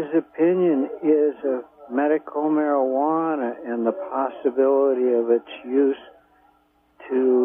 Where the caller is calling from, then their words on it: Whale Gulch, California, United States; Hey, I'm from Whale Gulch.